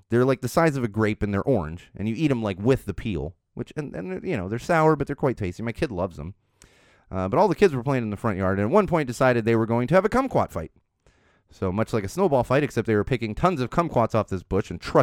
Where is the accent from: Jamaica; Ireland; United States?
Ireland; It's not worth getting in these arguments, and trust me, I'm Irish.